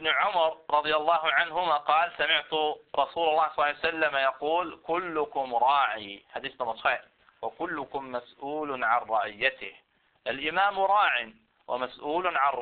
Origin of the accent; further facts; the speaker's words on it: Palestine; Jeg er palæstinenser.